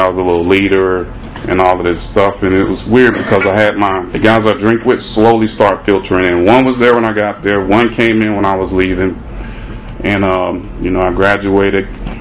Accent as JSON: {"language": "English", "town": "Jacksonville", "region": "Florida", "country": "United States", "tie": "born or raised there", "said": "I grew up in Jacksonville, Florida. So, welcome to the guy, Jacksonville Beach. I grew up on the west side, I-10 and McDuff."}